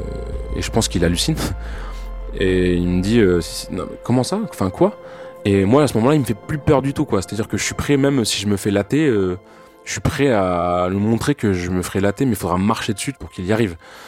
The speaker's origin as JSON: {"language": "French", "country": "France", "said": "Je suis français, j'ai 27 ans."}